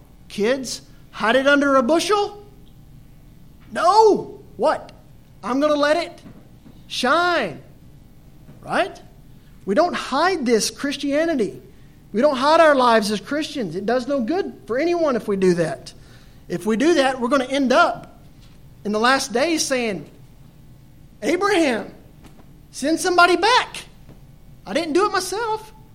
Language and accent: English; Texas, United States; I remember growing up in West Texas, it's cotton farming.